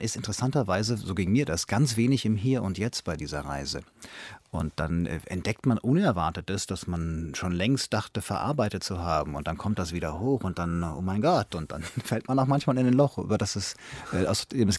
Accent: Hanau, Hesse, Germany; Ich bin in Hanau aufgewachsen.

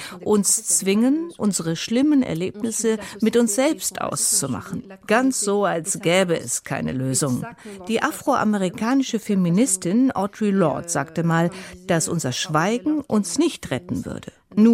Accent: Morocco; German is a second language; Ich stamme aus Marokko.

